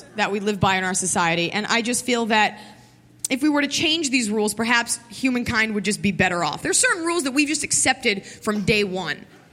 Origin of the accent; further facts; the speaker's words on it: Texas, United States; No, I'm not Israeli. Yes, I love Israel. Yes, I'm proud to be Jewish. Yes, I had a bat mitzvah, but I'm from Texas.